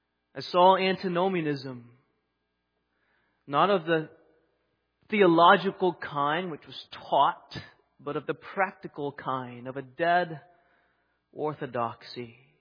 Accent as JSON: {"language": "English", "country": "Singapore", "tie": "born or raised there", "also_born_or_lived": "Texas, United States / Pennsylvania, United States", "said": "But I grew up in Singapore, in Texas, in Pennsylvania, where there were very few Protestant Reformed people around me, in very small churches or mission groups."}